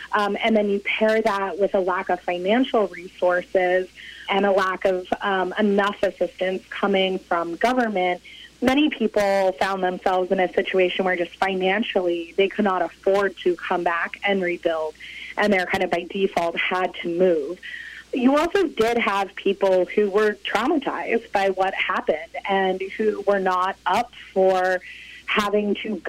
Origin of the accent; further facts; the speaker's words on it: Maine, United States; again, growing up in Maine, I just had never really experienced a catastrophe to that scale.